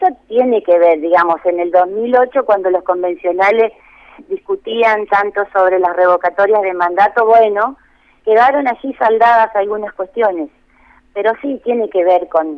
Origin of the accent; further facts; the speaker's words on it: Alcaraz, Entre Ríos, Argentina; De aquí, en un pueblo pequeño del departamento de La Paz, en Alcaraz.